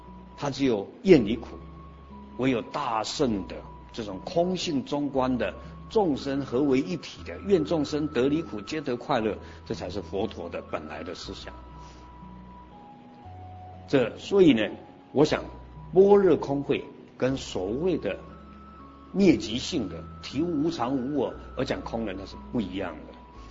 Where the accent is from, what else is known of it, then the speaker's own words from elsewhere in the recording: China; 我们中国人就 好奇怪啊！